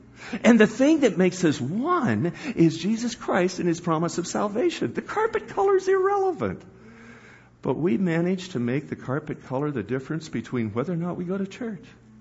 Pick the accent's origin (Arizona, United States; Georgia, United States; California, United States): California, United States; San Diego; Don't they know that I was raised in San Diego.